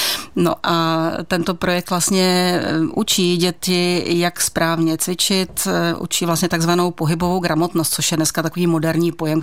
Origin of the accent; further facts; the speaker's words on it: Pardubice, Pardubice Region, Czechia; Je to tak, já jsem Pardubák, ano, tělem i duší.